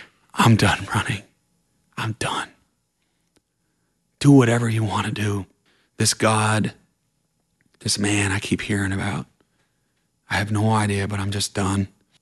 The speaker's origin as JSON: {"language": "English", "region": "Vermont", "country": "United States", "said": "I'm like, \"I'm from Vermont.\""}